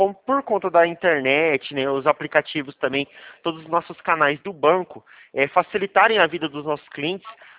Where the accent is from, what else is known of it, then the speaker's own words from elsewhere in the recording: Presidente Prudente, São Paulo, Brazil; Eu sou daqui de Presidente Prudente, São Paulo.